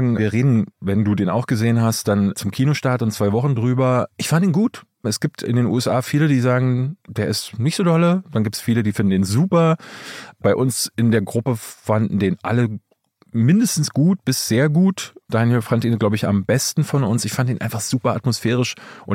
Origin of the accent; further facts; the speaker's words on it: East Germany, Germany; nee, ich bin ja in der DDR groß geworden. Das heißt, wir hatten DDR-Fernsehen.